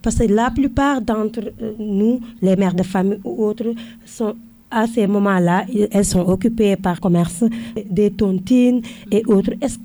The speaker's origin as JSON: {"language": "French", "country": "Senegal", "said": "il y a chez nous au Sénégal, les Badianegor et autres, les OCB"}